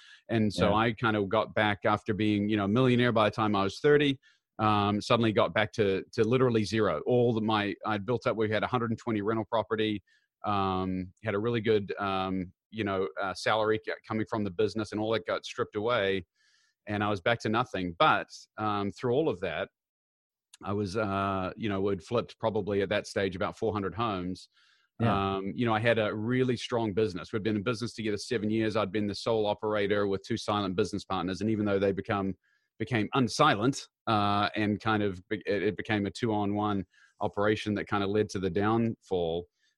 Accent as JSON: {"language": "English", "country": "New Zealand", "tie": "born or raised there", "moved": "as an adult", "lives_now": "United States", "said": "I've actually lived in America longer than I've lived in New Zealand, which is quite strange, but no, born and raised in New Zealand"}